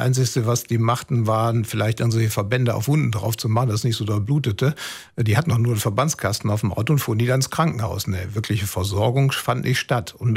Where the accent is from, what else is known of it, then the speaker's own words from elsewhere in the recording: Düsseldorf, North Rhine-Westphalia, Germany; born there; now in Wuppertal, Germany; Düsseldorf habe ich jetzt, außer ich da geboren bin und eben studiert habe, keinen eigentlich wirklich Bezug mehr zu.